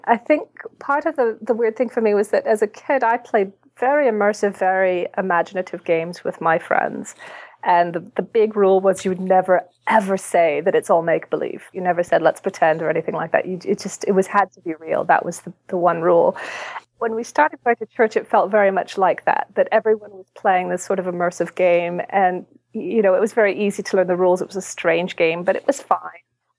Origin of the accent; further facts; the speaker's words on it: New Mexico, United States; born there; accent: semi-British; I ended up that way. I was born in New Mexico to non-Mormon parents, actually non-believing parents anyway.